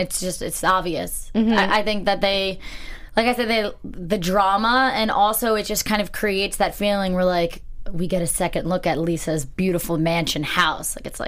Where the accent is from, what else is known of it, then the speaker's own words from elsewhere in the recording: New Jersey, United States; And I'm from Jersey and you're from Pennsylvania.